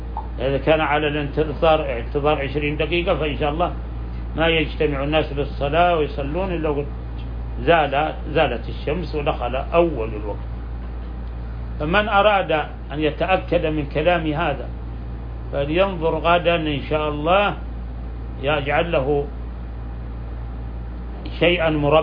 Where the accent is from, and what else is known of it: Saudi Arabia